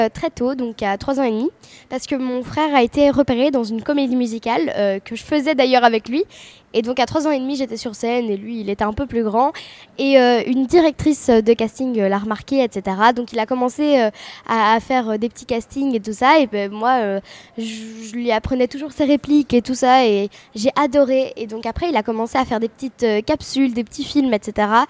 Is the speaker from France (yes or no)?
no; Zaventem, Flanders, Belgium; Alors moi je viens de Belgique, donc à 10 km à peu près de Bruxelles